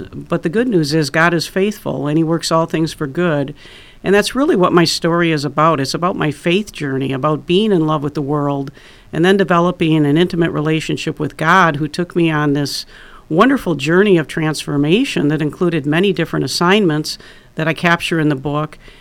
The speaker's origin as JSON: {"language": "English", "town": "Racine", "region": "Wisconsin", "country": "United States", "tie": "born or raised there", "said": "No, I actually was born and raised in Racine, Wisconsin. I've lived here my entire life."}